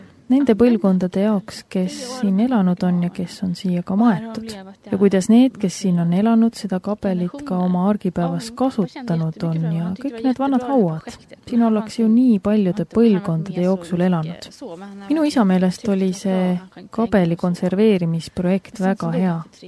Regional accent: Stockholm County, Sweden; Ruuslaagenis, kust mina pärit olen, seal ei ole ju harv nähtus see, et on Eesti rootslasi seal, kes elavad.

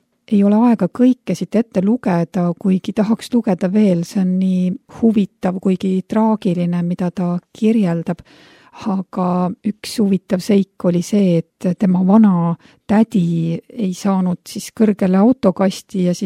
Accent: Leningrad Oblast, Russia; first language Finnish; Estonian is a second language; Olen soomlane, ingeri soomlane. Minu emakeel on soome keel.

